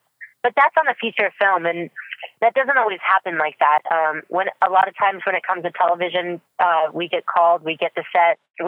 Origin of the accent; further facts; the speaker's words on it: Florida, United States; also born or lived in Charlotte, United States / California; I'm from Florida, was born in Charlotte, North Carolina, raised in Florida.